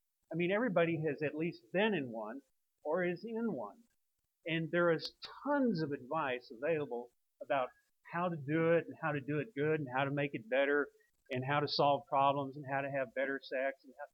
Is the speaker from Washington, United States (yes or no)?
no; Dallas, Texas, United States; I'm a Dallas native. I grew up in Oak Cliff, Texas. I still live in Oak Cliff, Texas.